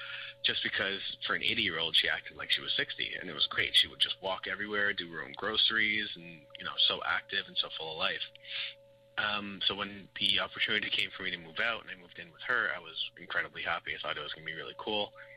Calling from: Montreal, Quebec, Canada; I'm calling from Montreal, Quebec.

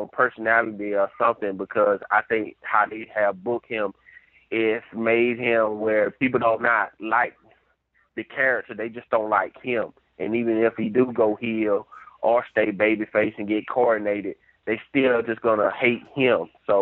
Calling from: Georgia, United States; How you doing, James? … from Georgia.

